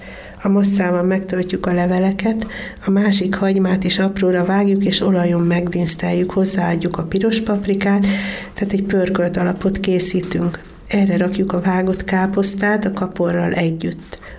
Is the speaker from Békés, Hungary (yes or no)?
no; Szabolcs-Szatmár-Bereg, Hungary; Ugye én Szabolcs megyéből származom